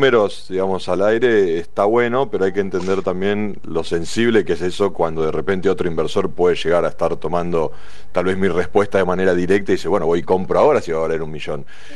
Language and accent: Spanish; Argentina; Sin lugar a dudas, sería interesante como argentino caminar por allá